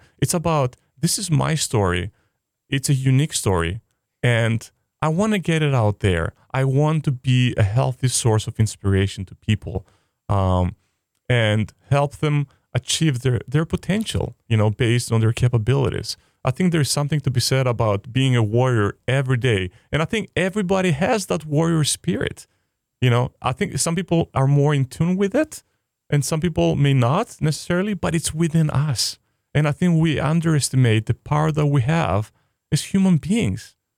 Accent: Greece; also born or lived in Hawaii, United States; now in Boston, United States; I'm originally from Greece, and I spent a significant amount of time of my life during my formative years here in Hawaii. And now, you know, I'm in Boston.

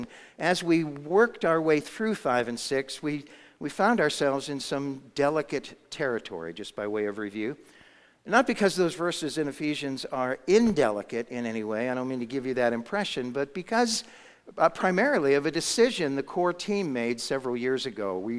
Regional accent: Massachusetts, United States; I grew up in Massachusetts, actually got my license in a snowstorm, literally.

